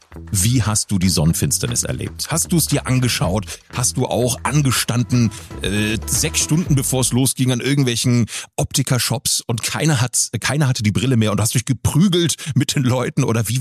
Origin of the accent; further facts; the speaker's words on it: Munich, Bavaria, Germany; So, wie gesagt, ich komme aus München.